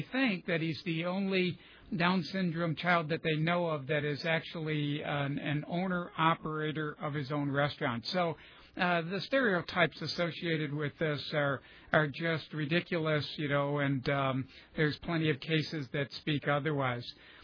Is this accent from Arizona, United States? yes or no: no; Buffalo, New York, United States; now in Greenville, United States; I'm originally from Buffalo, so I know.